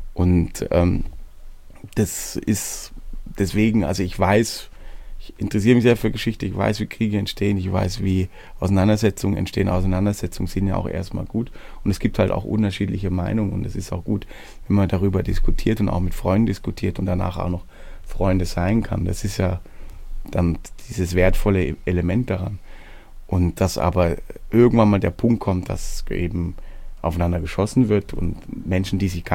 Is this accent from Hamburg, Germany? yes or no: no; Baden-Württemberg, Germany; Und diese Region, wo ich herkomme, nennt sich Hohelohe-Kreis. Und das ist Hohelohe-Franken, kurz vor Tauberbischofsheim. Also 40 Kilometer ist man in Bayern quasi.